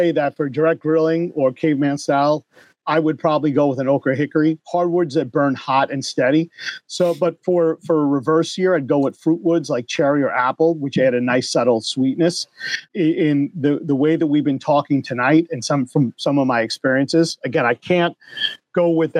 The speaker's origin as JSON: {"language": "English", "region": "New York", "country": "United States", "tie": "born or raised there", "said": "growing up in the New York area, going to Newark, getting the Portuguese food"}